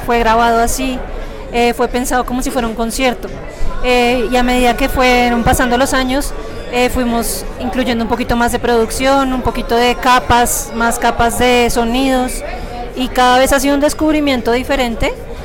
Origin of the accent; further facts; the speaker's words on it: Bogotá, Colombia; Pues nosotras somos de Bogotá